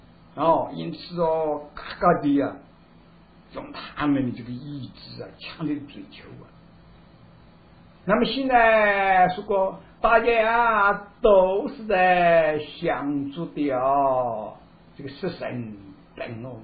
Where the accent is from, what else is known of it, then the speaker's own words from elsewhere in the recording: China; 我们中国人说啊，叫逐鹿，这个鹿啊，就是树林里面的那个鹿啊。